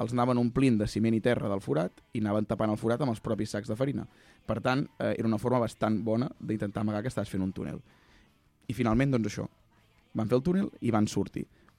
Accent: Ripoll, Catalonia, Spain; Això a Ripoll, que soc de Ripoll, en diem fer margeres.

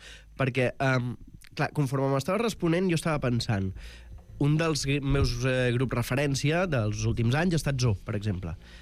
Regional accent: Barcelona, Catalonia, Spain; jo sóc de Gràcia i em faig molta bandera.

